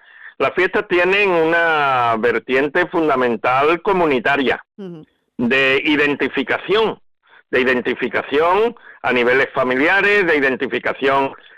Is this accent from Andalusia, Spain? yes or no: yes; Andalusia, Spain; participando como andaluz en nuestras fiestas